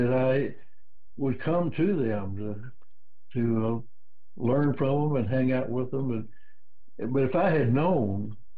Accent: Memphis, Tennessee, United States; Not for me. I was from Memphis.

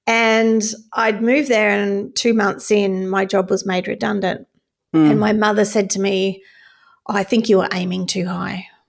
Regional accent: Australia; growing up in Australia, and there's probably a few other countries where the tall poppy syndrome exists, certainly not the US. But growing up in Australia, Australia's a very, I guess, equal society, and there's a real sense of fairness in Australia.

